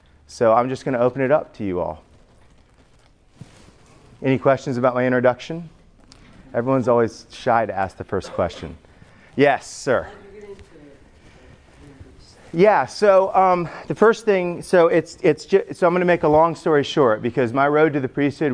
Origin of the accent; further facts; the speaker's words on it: Augusta, Georgia, United States; born there; And I was born in Augusta, Georgia.